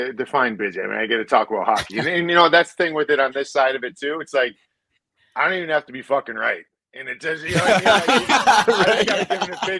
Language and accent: English; Cleveland, Ohio, United States; It's so I grew up in Cleveland, Ohio.